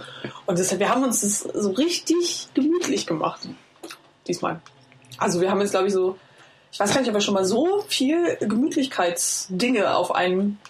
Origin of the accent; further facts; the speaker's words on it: Dresden, Saxony, Germany; als gebürtige Dresdnerin